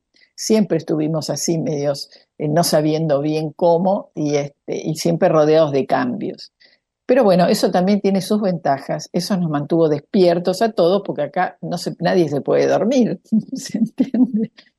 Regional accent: Argentina; born there; por algo nacimos acá en la Argentina y no nacimos en otro país.

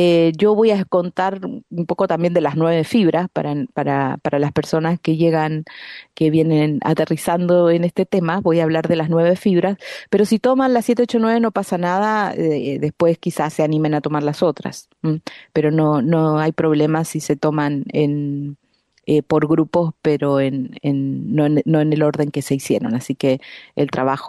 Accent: Argentina; yo además me crié en Argentina

